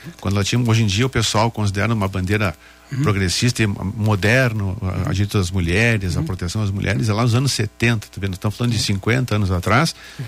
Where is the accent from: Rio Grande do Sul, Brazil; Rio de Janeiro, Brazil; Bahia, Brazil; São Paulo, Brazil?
Rio Grande do Sul, Brazil; Caxias do Sul; born there; E eu sou natural, nasci em Caxias do Sul, né?